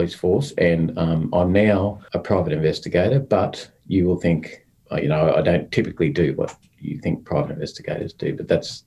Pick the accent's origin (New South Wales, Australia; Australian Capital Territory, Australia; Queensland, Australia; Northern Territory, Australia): Queensland, Australia; I'm from Queensland.